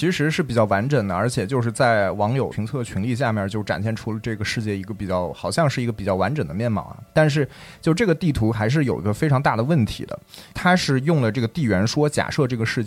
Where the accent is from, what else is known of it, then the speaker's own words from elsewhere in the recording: China; 就像我们以前这个我们中国人也觉得我们天下嘛